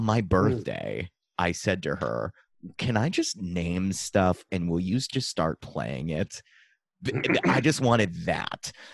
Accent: Dover, Massachusetts, United States; Yeah, I'm from Massachusetts too, actually.

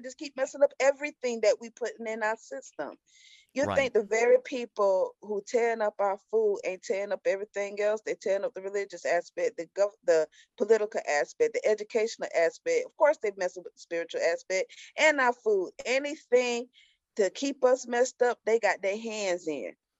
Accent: Atlanta, Georgia, United States; I ain't used to cows. I'm from Atlanta. I don't think about no cows.

